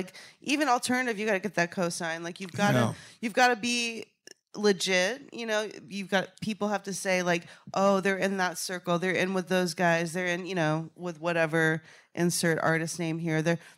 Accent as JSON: {"language": "English", "region": "Texas", "country": "United States", "said": "Like, I was from Texas. I was not the only scout for Universal, and I was a woman."}